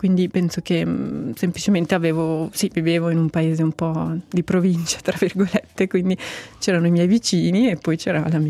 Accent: Monteceneri, Ticino, Switzerland; sono cresciuta a Monteceneri, Camignolo di Fuori più esattamente, nel nucleo di Camignolo di Fuori

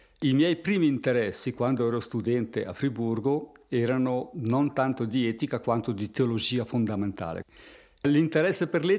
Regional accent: Bellinzona, Ticino, Switzerland; accent: Bellinzona dialect; A casa si parlava il dialetto bellinzonese fondamentalmente, ma mio papà parlava poschiavino, quindi io sono nato con i due dialetti.

